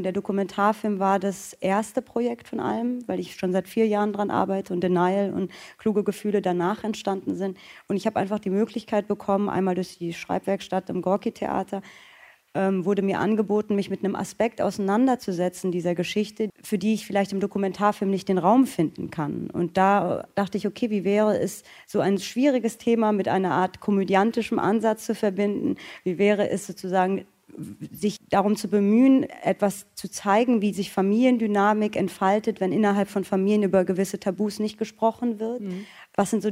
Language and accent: German; Frankfurt, Hesse, Germany; ich bin in Frankfurt groß geworden